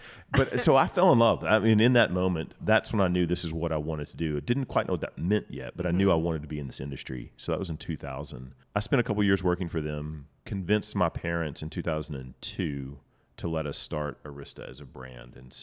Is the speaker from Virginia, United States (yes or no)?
no; Texas, United States; I was born and raised in Texas. When I was in junior high, my parents purchased a piece of property in Sonoma County.